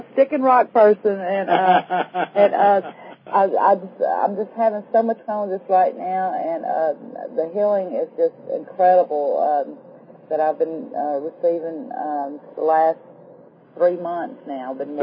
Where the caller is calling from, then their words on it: Wisconsin, United States; I'm in Wisconsin.